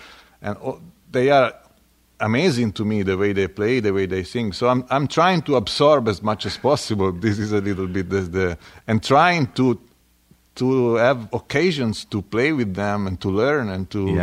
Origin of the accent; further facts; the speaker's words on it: Livorno, Tuscany, Italy; I'm from Tuscany. I'm from Livorno area, which is on the west coast, basically, very close to the sea. And not far away from Pisa, just 30 minutes and 1 hour from Florence. So let's say the west coast, central Italy.